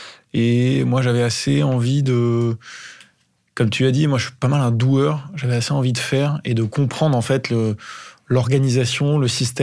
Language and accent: French; Île-de-France, France; J'ai 36, bientôt 37 ans, j'ai 3 enfants et j'ai grandi en région parisienne.